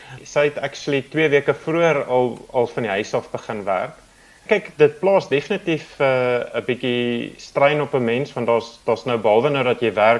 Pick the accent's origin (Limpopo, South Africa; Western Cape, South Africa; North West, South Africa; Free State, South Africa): Free State, South Africa; Odendaalsrus; now in Johannesburg, South Africa; ek het groot geword in Oornalsrus en daar skool gegaan tot matriek. Toe het ek by Koffsies geswat, soos jy sê, as 'n geoktrooieerde rekenmeester en daar klaargemaak met my honeurs. En toe direk daarna het ek opgetrek Johannesburg toe